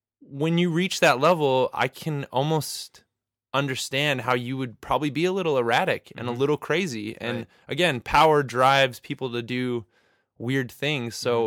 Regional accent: Salt Lake City, Utah, United States; I grew up in Salt Lake City, Utah

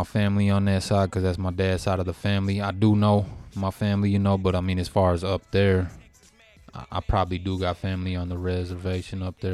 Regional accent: Minneapolis, Minnesota, United States; I'm South Minneapolis.

